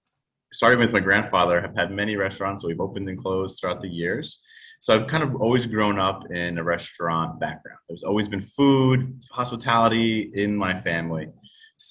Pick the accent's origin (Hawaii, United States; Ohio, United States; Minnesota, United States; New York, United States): New York, United States; But then I moved back to New York. I'm a New Yorker. My family's all here. I couldn't stay away from New York for too long.